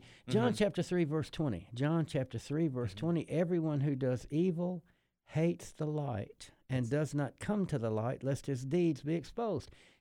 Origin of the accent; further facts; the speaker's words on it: Memphis, Tennessee, United States; now in Australia; I'm from Memphis, Tennessee, and I've lived the first half of my life there.